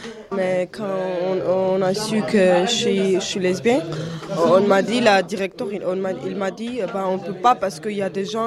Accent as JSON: {"language": "French", "country": "Armenia", "said": "Nous, on est arméniens, on vient d'Arménie."}